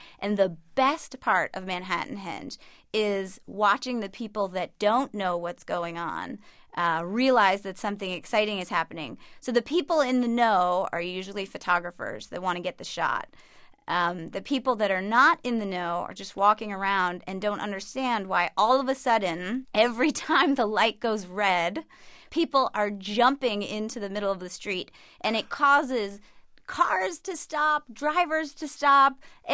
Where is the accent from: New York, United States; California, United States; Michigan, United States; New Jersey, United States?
New Jersey, United States; I'm from New Jersey, so I can say as a compliment, it's really nice that New Jersey does not have a large skyline.